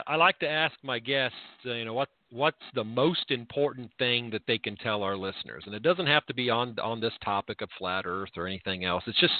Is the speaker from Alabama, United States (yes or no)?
no; Indiana, United States; I'm from Indiana.